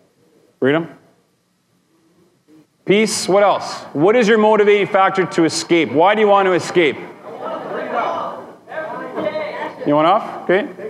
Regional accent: Edmonton, Alberta, Canada; Again, I'm from Edmonton, Alberta. It's about 1 million people.

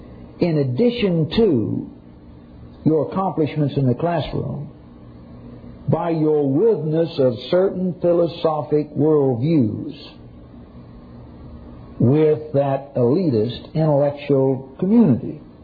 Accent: Oroville, United States; I remember my little town I grew up in Oroville.

